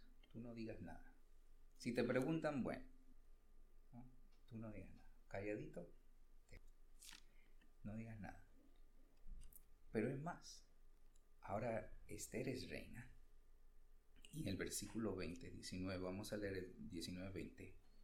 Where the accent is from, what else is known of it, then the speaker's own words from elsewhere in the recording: Peru; Yo soy peruano.